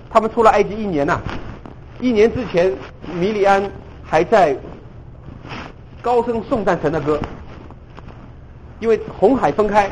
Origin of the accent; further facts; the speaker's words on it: China; 我跟大家讲一个中国人的一个普遍的一个现象，你们看看是不是同意？你如果同意这个现象，我可以告诉你，只要是人，只要是中国人，我们也会在